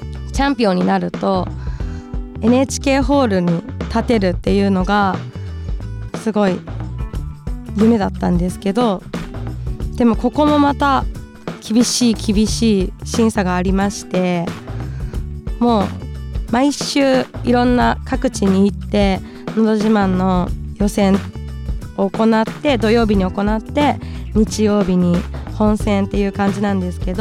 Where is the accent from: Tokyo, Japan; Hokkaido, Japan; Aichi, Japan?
Hokkaido, Japan; 私は北海道出身ということで、ずっと北海道にいたんですけど